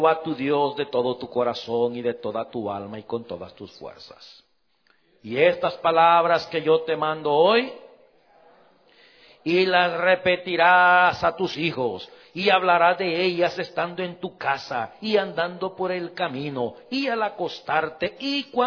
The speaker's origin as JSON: {"language": "Spanish", "town": "Cojutepeque", "region": "Cuscatlán", "country": "El Salvador", "tie": "born there", "said": "Para aquellos que nacimos en Cojute"}